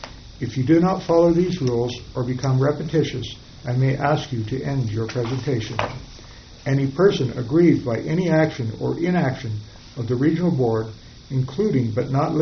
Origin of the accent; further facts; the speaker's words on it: Markleeville, California, United States; I am from Markleville